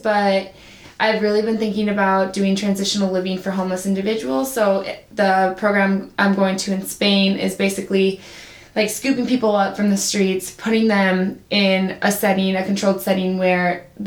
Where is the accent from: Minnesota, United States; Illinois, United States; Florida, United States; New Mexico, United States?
Illinois, United States; Chicago; especially like I'm from Chicago, so there's a lot of homeless people there and in LA too.